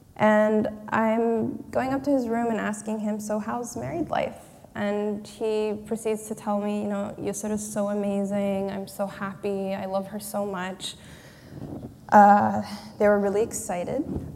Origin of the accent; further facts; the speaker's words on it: Raleigh, North Carolina, United States; So, you know, small town, ended up growing up in Raleigh, went to school at UNC, commuted from home first year, very much a triangle person.